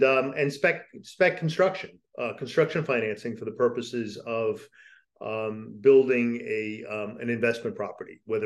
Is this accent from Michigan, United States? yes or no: no; New York, United States; Now, I'm from New York.